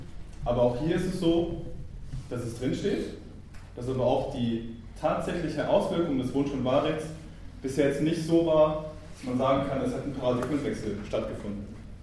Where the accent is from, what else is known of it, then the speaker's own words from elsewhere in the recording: Thuringia, Germany; ich komme übrigens auch aus Thüringen